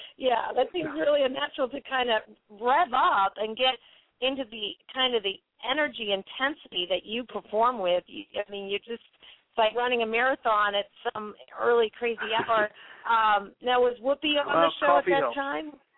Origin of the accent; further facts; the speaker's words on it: New England, United States; I was a snobby Yankee. I'll have to admit, I came from New England